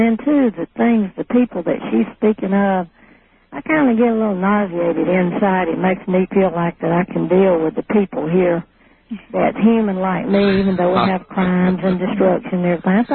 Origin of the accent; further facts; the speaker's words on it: Alabama, United States; I'm from Alabama.